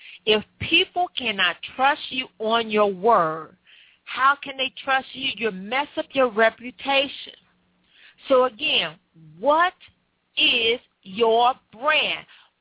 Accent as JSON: {"language": "English", "town": "Chicago", "region": "Illinois", "country": "United States", "tie": "born or raised there", "said": "I remember we was in the kitchen, and, you know, growing up in Chicago, you feel the radiators."}